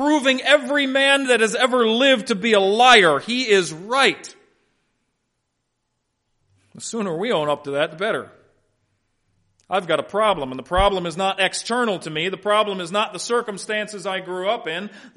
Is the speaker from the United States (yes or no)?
yes; Canton, Ohio, United States; also born or lived in Kansas; I grew up in Canton, Ohio. I went to school in southern West Virginia. I've pastored in Kansas, so I'm a mutt when it comes to speech patterns.